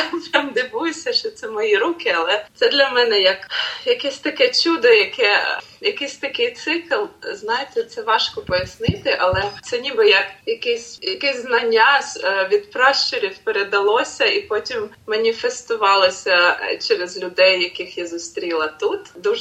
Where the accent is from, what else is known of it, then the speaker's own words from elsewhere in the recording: Kyiv, Ukraine; now in abroad; І, звичайно, Україна – то мій дім, то моє серце. Я з Києва